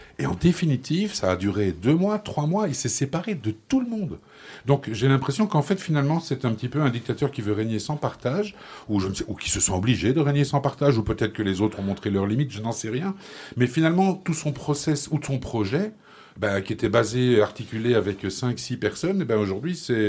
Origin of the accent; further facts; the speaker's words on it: Belgium; Moi je suis belge avant tout